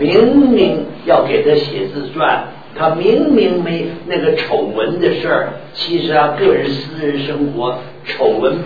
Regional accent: China; 现在我们中国人，中国人最多的人是哪一种民族？

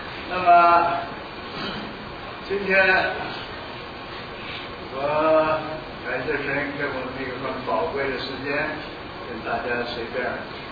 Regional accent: China; 我们从中国来的，我们是受着无神论的教育。我过去也是受这个教育

